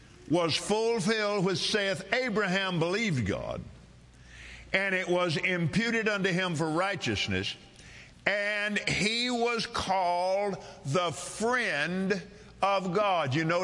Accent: United States; Now, I'm Native American.

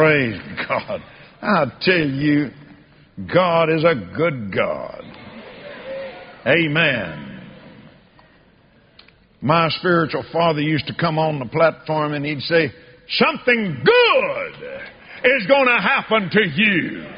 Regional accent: Abilene, Texas, United States; When I was a little boy, I was raised out in West Texas, Abilene, Texas.

